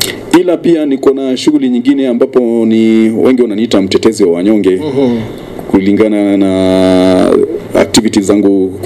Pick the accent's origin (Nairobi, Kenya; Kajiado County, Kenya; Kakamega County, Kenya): Kajiado County, Kenya; Ngong; Natoka maeneo ya Ngong Town. Mzaliwa na pia nimekulia hapa hapa Ngong. Darasa la kwanza nimeanza Ngong Township Primary School.